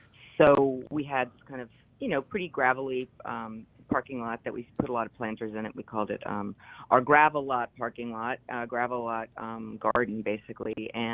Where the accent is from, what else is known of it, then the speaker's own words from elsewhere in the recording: New Jersey, United States; Our bar leader back there is Paul Finn, and he's from Long Island, and I'm from New Jersey